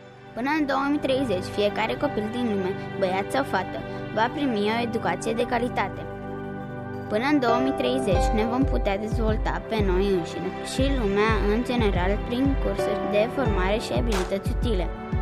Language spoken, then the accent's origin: Romanian; Romania; și sunt din România. Am 10 ani.